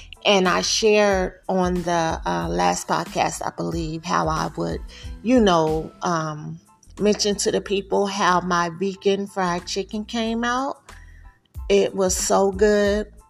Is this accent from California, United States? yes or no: yes; California, United States; now in Texas, United States; Even when I moved to Texas from California, I noticed something about the meat.